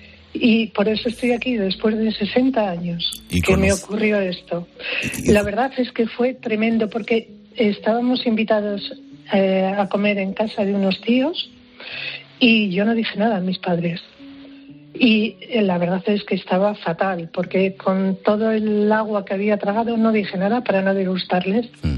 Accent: Castile and León, Spain; Mi pueblo tiene un río precioso, el río Tormes, y yo la verdad es que había dado 4 brazadas, nada más.

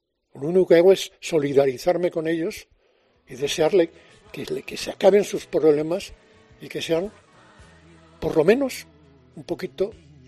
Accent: Galicia, Spain; para tener morriña, tengo que seguir estando lejos de Galicia y tener siempre ganas de volver.

